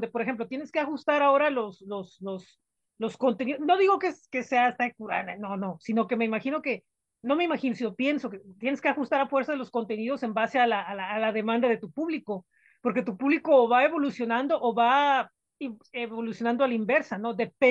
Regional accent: Mexico; sí hay mucho un poco de esa educación dentro de como somos como mexicanos

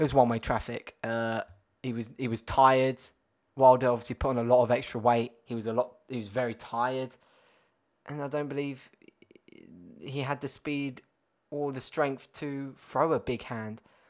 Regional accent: United Kingdom; And as a Brit, I'm so happy that the UK have all the heavyweight belts.

